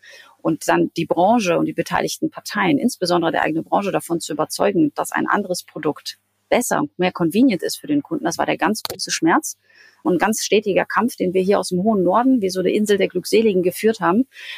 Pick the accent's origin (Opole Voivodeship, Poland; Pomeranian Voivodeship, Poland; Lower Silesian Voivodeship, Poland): Pomeranian Voivodeship, Poland; Gdansk; born there; Ich bin ja geborene Hanseatin, aber in Danzig.